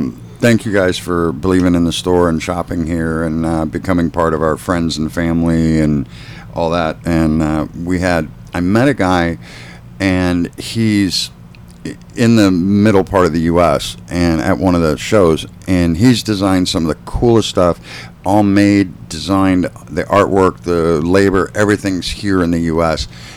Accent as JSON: {"language": "English", "region": "Wisconsin", "country": "United States", "tie": "born or raised there", "said": "I mean, I was born in the Midwest. I did northern Wisconsin and all the rest of that stuff."}